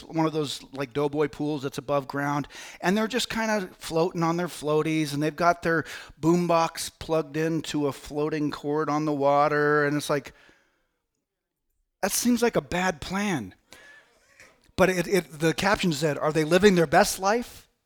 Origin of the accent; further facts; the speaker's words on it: United States; As American people, we love our freedom so much